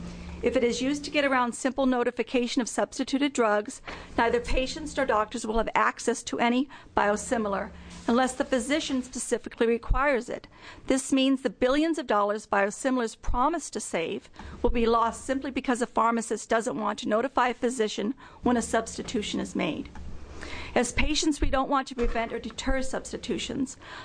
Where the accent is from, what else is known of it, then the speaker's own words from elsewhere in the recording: Laurelhurst, Oregon, United States; born there; I'm a single mom, and I was born in Laurelhurst and live in Happy Valley.